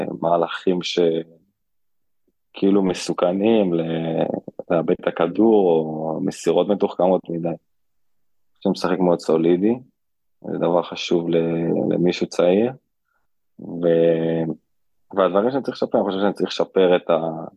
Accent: Eilat, Southern District, Israel; ואני מקווה שזה יקרה פה באילת, איפה שגדלתי.

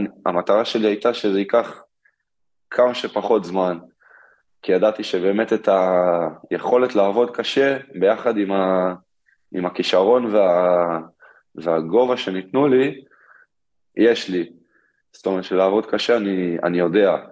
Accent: Ramat Gan, Tel Aviv District, Israel; אני גדלתי בעצם בעירוני, ברמת גן עד כיתה ט'.

